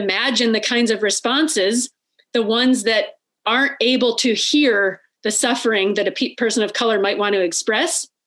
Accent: United States; I was raised in the United States. Both of my parents were raised in the United States, right?

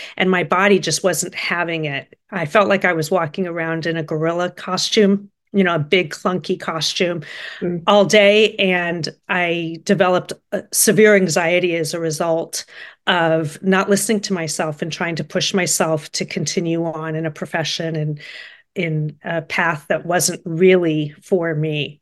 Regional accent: Los Angeles, California, United States; So I grew up in Los Angeles.

